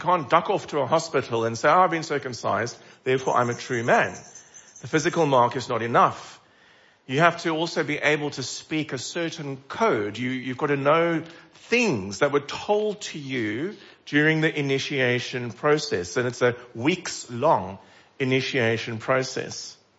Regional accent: South Africa; Now, as a South African, I have also friends, and I know their stories.

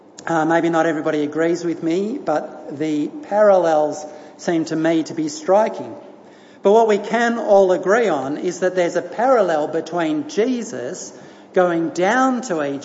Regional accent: Bowral, New South Wales, Australia; legendary Australian cricketer, came from my hometown. Yep, came from Bowral, New South Wales.

